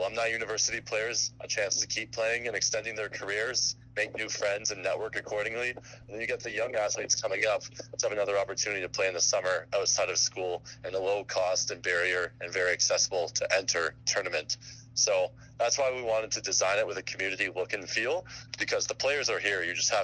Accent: Toronto, Ontario, Canada; now in British Columbia, Canada; as someone who's come from growing up in Toronto and moving to British Columbia

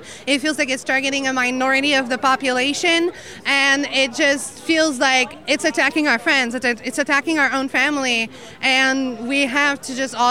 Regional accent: Quebec, Canada; born there; So I was born here in Quebec. It doesn't even affect me personally.

